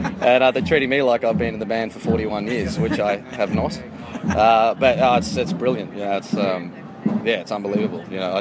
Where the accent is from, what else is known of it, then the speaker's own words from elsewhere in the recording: Sydney, New South Wales, Australia; Well, I'm in Sydney. Because I'm from Sydney originally.